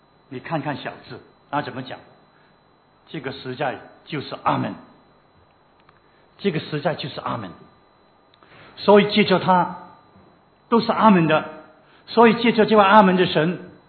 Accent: Hong Kong; 我们香港人很喜欢用一个最有钱的人来做代表香港的有钱人啊

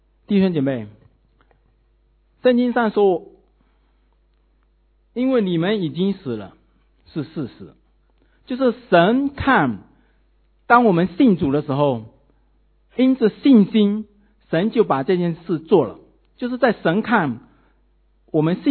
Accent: China; 就是我们中国人想的赚钱、升官发财

